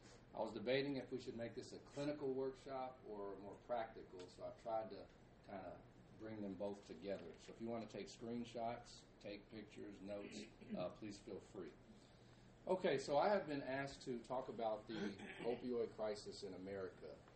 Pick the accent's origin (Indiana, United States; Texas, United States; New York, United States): Texas, United States; Baytown; I'm from Baytown, Texas, 15 miles outside of Houston.